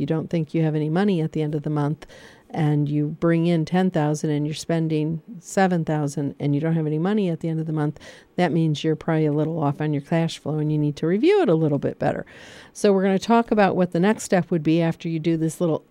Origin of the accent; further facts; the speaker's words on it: Michigan, United States; I don't know if this is something in Pennsylvania because I'm from Michigan.